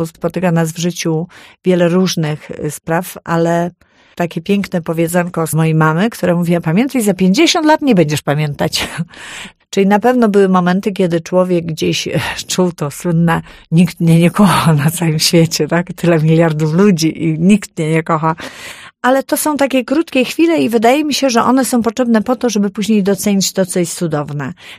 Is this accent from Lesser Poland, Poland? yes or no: no; Silesian Voivodeship, Poland; Pochodzę z Górnego Śląska, więc losy ludzi na Śląsku są bardzo takie wymieszane.